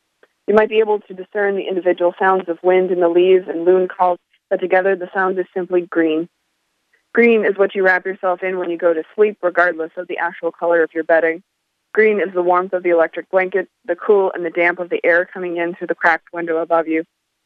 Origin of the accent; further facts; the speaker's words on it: United States; I grew up in Hoover County, and that is sugar sand for soil.